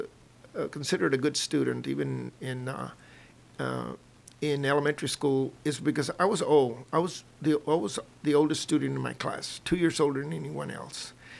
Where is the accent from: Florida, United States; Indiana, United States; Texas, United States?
Texas, United States; also born or lived in Second Ward, Texas; I was born in Second Ward, Texas, in February 11th, 1943. And I was there for 7 years.